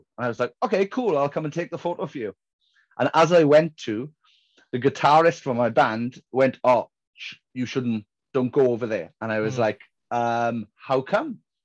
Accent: Merthyr Tydfil, Wales, United Kingdom; me and my friend Scott from my hometown of Merthyr Tydfil in South Wales.

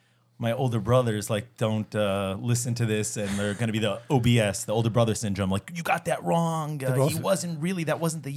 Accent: Chicago, Illinois, United States; I think that we all were growing up in Chicago. I think we became much closer later in life, but the truth is we were all experiencing Chicago at the same time.

